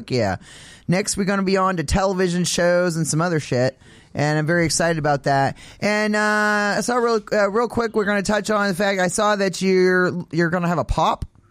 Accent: New England, United States; Well, you know, we're from New England, so we're all about pop.

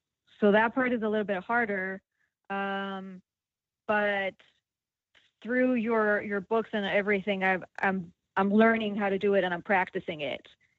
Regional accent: Greece; in fact, I'm actually from Greece, which kind of adds to the problem because over there roles are more traditional.

